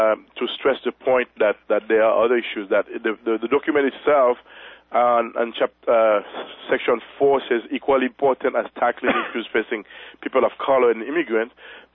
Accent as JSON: {"language": "English", "country": "Haiti", "said": "I'm from Haiti, and that can be a pretty heavy burden."}